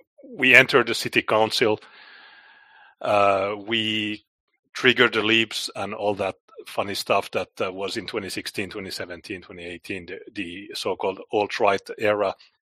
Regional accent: Finland; So I'm from Finland, and I started this anti-immigration activism in 2008 or 9

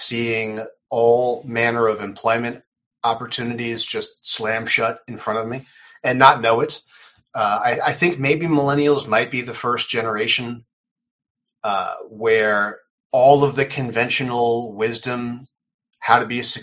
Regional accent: New York, United States; for someone like me growing up in New York, 9/11, there was this very cold, there was this just sudden shift in our youth

